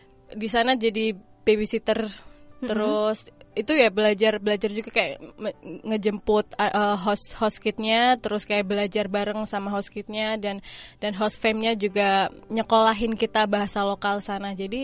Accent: Kroya, Central Java, Indonesia; moved away as an adult; also born or lived in Yogyakarta; now in Jakarta, Indonesia; dari dulu tinggal di sana. Ke Jogja cuma untuk kuliah, terus ke Jakarta karena dulu suami kerja buat salah satu koran di Jakarta, terus pindah ke Jakarta dan pindah ke sini.

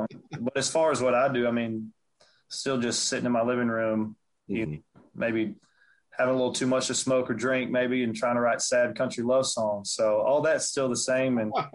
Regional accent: Texas, United States; And there's kind of growing up just north of Houston, there's like there's several different very strong influences

